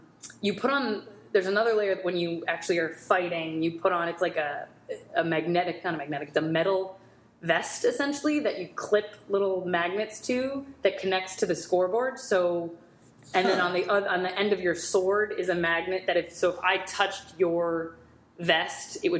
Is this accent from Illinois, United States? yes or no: yes; Illinois, United States; moved away as an adult; So I grew up outside of Chicago, Northwest suburbs, Midwest, came out here for school and I went to Emerson College